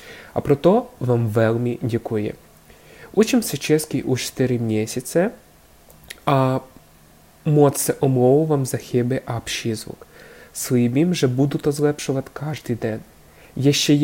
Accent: Ukraine; Czech is a second language; now in Prague, Czechia; a jsem z Ukrajiny. Je mi 21 let a teď bydlím v Praze, protože učím se tady český jazyk.

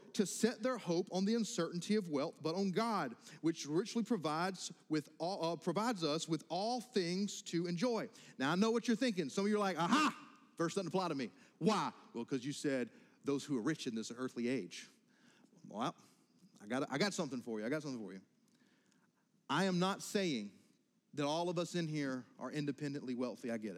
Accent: United States; And I'm in the boat too. I'm an American, you know.

